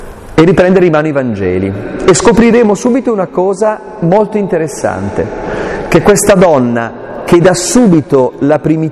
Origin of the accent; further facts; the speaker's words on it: Aosta Valley, Italy; Io vengo dalla montagna, sono un valdostano un po' atipico perché sono piuttosto loquace, parlo tanto